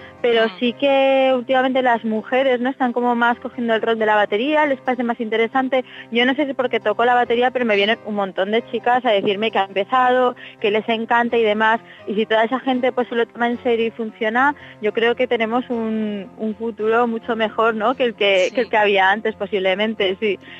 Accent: Zaragoza, Aragon, Spain; Yo soy de Zaragoza y allí eran muy baratas las clases de instrumento.

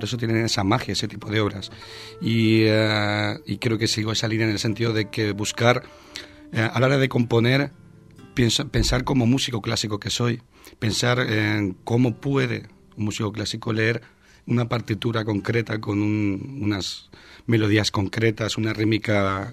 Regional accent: Cádiz, Andalusia, Spain; Una siempre es el añoro a mi tierra, a mi Cádiz, la sal de mi Cádiz, como digo yo

